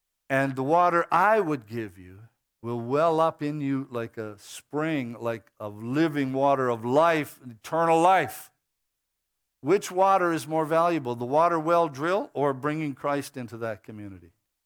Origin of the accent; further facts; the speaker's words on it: Blackfalds, Alberta, Canada; I got saved at the age of 21 in Alberta. I grew up in Black Falls, south of here.